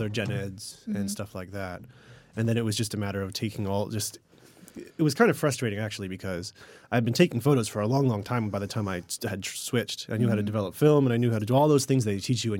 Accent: tri-state area, United States; I'm from mostly the tri-state area in the United States.

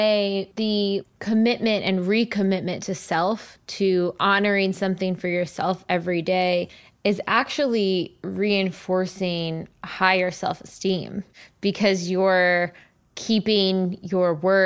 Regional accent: New Jersey, United States; and I try to do it now whenever I go home, my family's from Jersey

